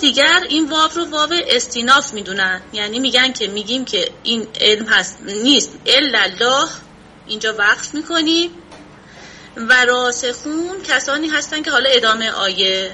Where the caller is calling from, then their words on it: Iraq; از عراق هستم.